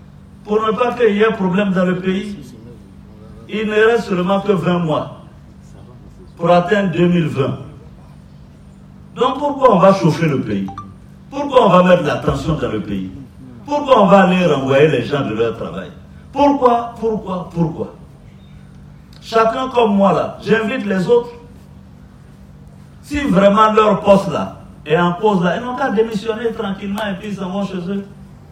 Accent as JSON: {"language": "French", "town": "Ferkessédougou", "region": "Savanes", "country": "Côte d’Ivoire", "said": "Moi, je suis du Nord. Je revendique Ferke."}